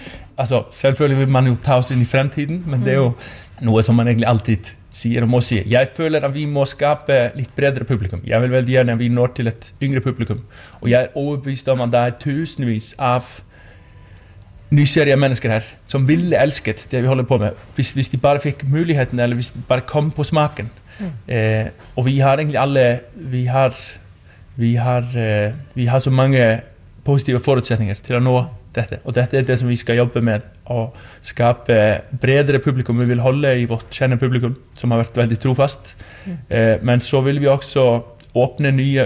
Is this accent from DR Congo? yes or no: no; Reykjavík, Capital Region, Iceland; Norwegian is a second language; now in Bergen, Norway; jeg kommer jo fra Reykjavik, eller vokste opp der. Ja. Mm-hmm. Det har vært min